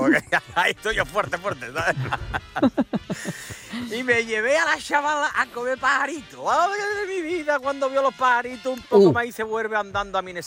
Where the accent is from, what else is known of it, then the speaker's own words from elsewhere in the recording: Seville, Andalusia, Spain; si soy de Sevilla